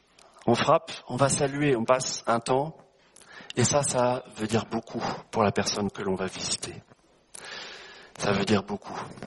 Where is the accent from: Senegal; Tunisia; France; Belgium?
France; moi, en tant que bon français, je suis aussi suisse, mais c'est le côté français